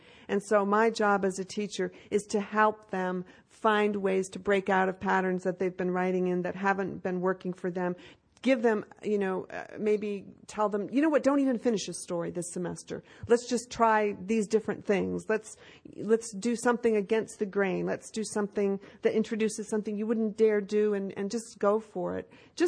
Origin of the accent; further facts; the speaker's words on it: New England, United States; I'm so from New England. It's not, I mean, generations and generations on both sides, way before the Mayflower.